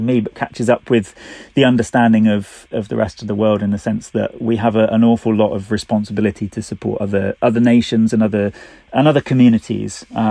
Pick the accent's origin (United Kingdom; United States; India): United Kingdom; we're British, we're always going to moan about the weather.